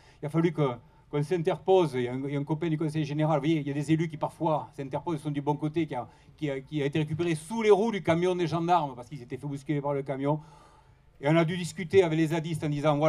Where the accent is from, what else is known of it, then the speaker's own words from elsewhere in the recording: Albi, Occitanie, France; je suis d'ici. Je suis né à Albi. Ces collines, c'est mes collines de Pagnol à moi. J'ai crapahuté entre Gaillac et Cordes pendant toute mon enfance.